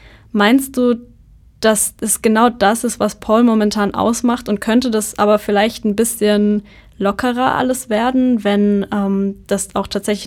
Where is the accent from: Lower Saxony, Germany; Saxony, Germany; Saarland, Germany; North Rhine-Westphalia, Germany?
Saarland, Germany; Saarbrücken; ich komme ursprünglich aus Saarbrücken